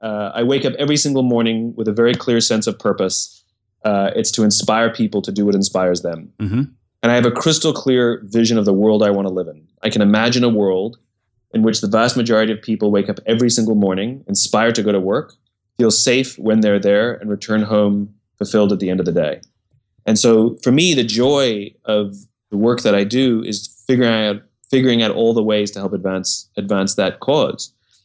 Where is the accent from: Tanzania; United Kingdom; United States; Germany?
United Kingdom; England; born there; I was born in England. Mm-hmm. and lived all over the world, lived on 4 continents by the age of 10 years old